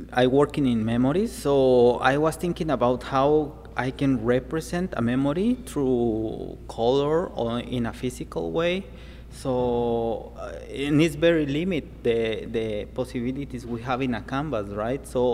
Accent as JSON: {"language": "English", "town": "Jocotenango", "region": "Sacatepéquez", "country": "Guatemala", "tie": "born or raised there", "said": "I grew up in Jocotenango, which is a small like town outside Antigua Guatemala, which is one of the first and main cities in Central America."}